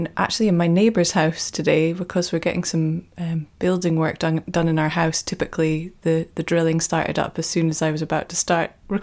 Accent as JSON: {"language": "English", "town": "Alford", "region": "Scotland", "country": "United Kingdom", "tie": "born or raised there", "said": "So I grew up in Afford in Aberdeenshire, and my family, we always went on adventurous excursions around the place, like going up hills and camping."}